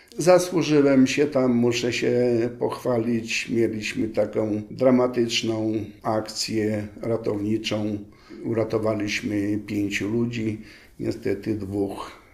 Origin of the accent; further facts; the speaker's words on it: Podlaskie Voivodeship, Poland; Ja pochodzę z województwa białostockiego.